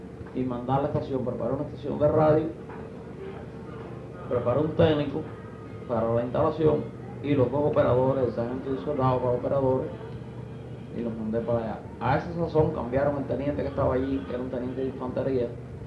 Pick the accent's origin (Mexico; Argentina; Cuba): Cuba; Chivirico, Santiago de Cuba; yo soy de Chivirico